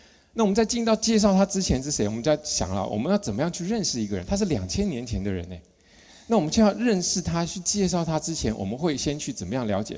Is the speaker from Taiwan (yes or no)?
no; China; 我们讲我们中国人嘛